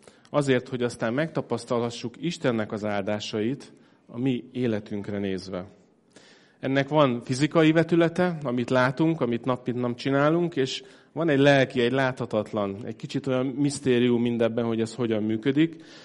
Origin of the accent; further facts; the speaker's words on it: Kaposvár, Somogy, Hungary; Én a szülővárosom, az Kaposvár, én nekem az az egyik otthonom, de az túl messze van, ott sajnos úgy néz ki egyelőre, hogy ott nem fogok tudni lakni, onnan eljöttem.